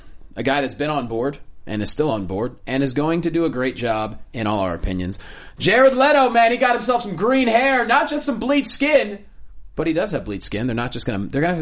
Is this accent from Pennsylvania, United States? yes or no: yes; Philadelphia, Pennsylvania, United States; I knew him, growing up in Philadelphia, I know him as